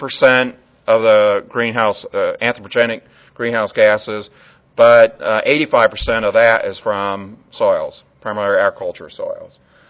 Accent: Illinois, United States; I grew up near Chicago. I would argue some of the best soil in the world.

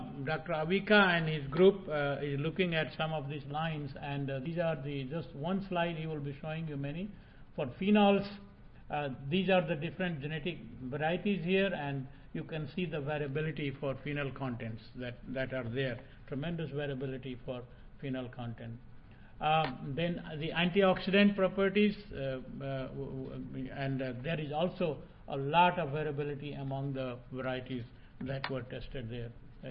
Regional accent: India; And I come from India, where we eat dal, and dal making is remove the seed coat and eat only the split.

